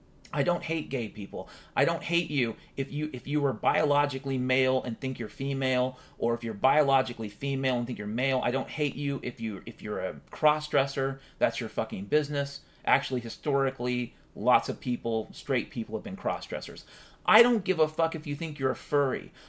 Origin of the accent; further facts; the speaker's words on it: Washington, United States; and yeah, I grew up in Washington State 50 years ago, so fuck you.